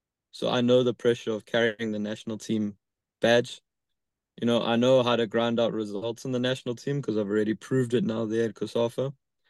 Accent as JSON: {"language": "English", "town": "Durban", "region": "KwaZulu-Natal", "country": "South Africa", "tie": "born or raised there", "said": "I used to love going to in my hometown in Durban."}